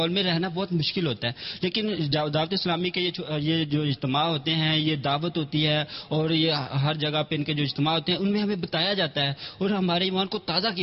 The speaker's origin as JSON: {"language": "Urdu", "town": "Daska", "region": "Punjab", "country": "Pakistan", "tie": "born or raised there", "said": "میرا جو town home town ہے وہ ڈسکا سے ہے."}